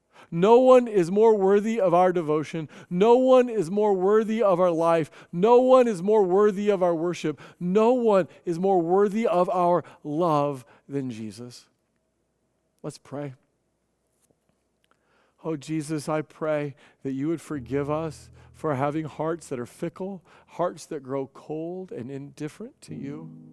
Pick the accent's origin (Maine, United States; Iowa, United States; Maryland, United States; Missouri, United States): Missouri, United States; He's raised in South Carolina. I was raised in Missouri.